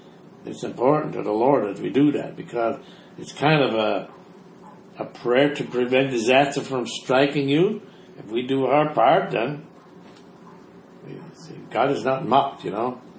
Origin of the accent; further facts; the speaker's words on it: Canada; We're from Canada.